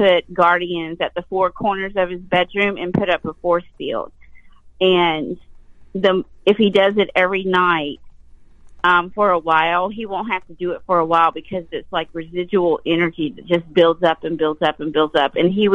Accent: the South, United States; born there; And I was born in the South, so I'm loving this story already.

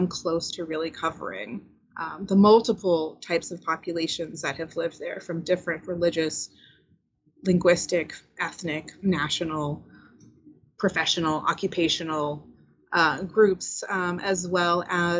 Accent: United States; of course, the Jerusalem that you hear about growing up in America

